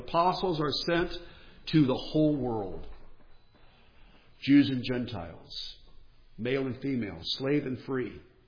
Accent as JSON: {"language": "English", "region": "North Carolina", "country": "United States", "tie": "born or raised there", "said": "I grew up in North Carolina watching ACC basketball and football and such"}